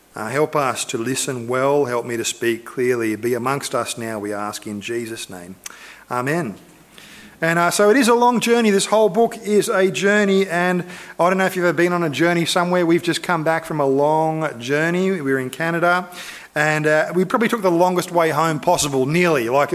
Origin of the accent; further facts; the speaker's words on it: Australia; Oh, we're from Australia.